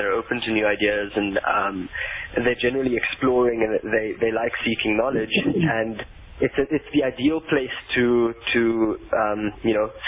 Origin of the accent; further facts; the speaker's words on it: Mayfair, Gauteng, South Africa; So, actually, I'm not from Roshni. I'm from Mayfair.